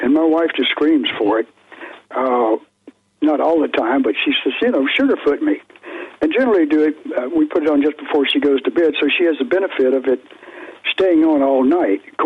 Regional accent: West Monroe, Louisiana, United States; there was a nurse in West Monroe, Louisiana, which is my hometown

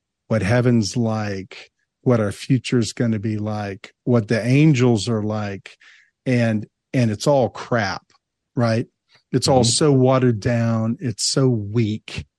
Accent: Tennessee, United States; growing up in Tennessee, chewing tobacco, skull was just the rage.

